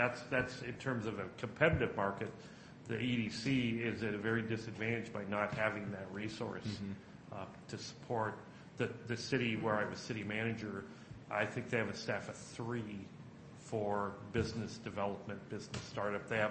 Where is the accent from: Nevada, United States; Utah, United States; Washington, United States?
Washington, United States; Port Angeles; I came from Port Angeles.